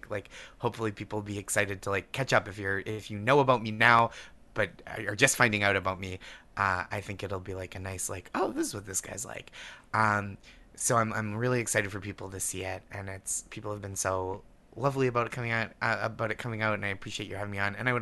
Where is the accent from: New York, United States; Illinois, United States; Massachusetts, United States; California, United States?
Massachusetts, United States; It's like, I'm from Massachusetts, check.